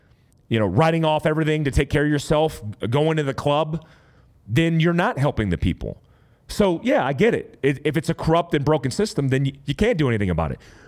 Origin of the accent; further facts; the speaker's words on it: Fort Ord, California, United States; born there; I was born in Fort Ord, California, which is Monterey.